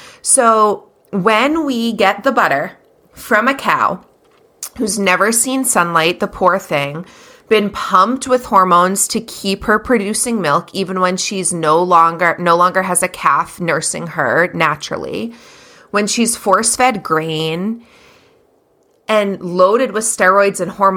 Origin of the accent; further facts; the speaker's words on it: United States; And I'm an American, right.